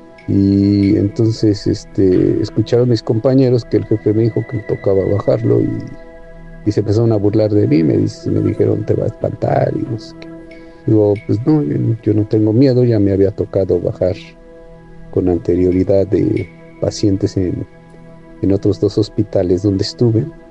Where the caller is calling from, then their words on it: Mexico; Y yo soy de México, pero actualmente me encuentro en Medio Oriente